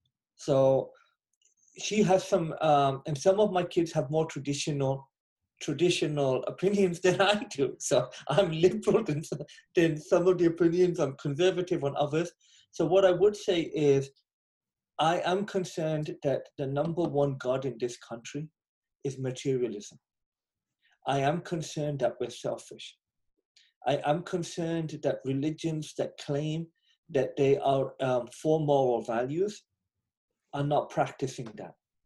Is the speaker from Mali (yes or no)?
no; England, United Kingdom; now in United States; Now, I grew up in England, which I was not, in my opinion, that religious a place.